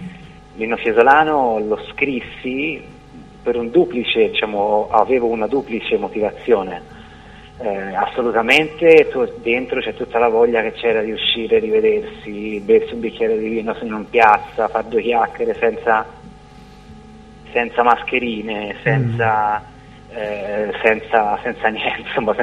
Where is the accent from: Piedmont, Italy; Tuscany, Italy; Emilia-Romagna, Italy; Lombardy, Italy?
Tuscany, Italy; Florence; moved away as an adult; also born or lived in Rome; sono un attore, cantautore fiorentino, italo-cileno, nato e cresciuto a Firenze, e dunque ho studiato teatro e recitazione a Roma per 7 anni. Mi sono trasferito a Roma verso 22 anni